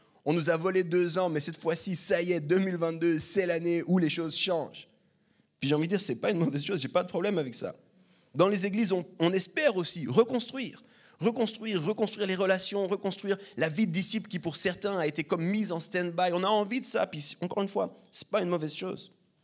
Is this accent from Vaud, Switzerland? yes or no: yes; Lausanne, Vaud, Switzerland; parce que je suis avec vous, je suis de Lausanne, je sais exactement.